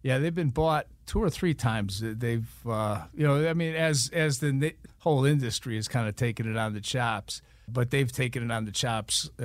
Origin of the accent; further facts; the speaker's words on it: Chicago, Illinois, United States; I'm from Chicago, the south side of Chicago. It's a good place to grow up because you kind of learn the ropes pretty quickly.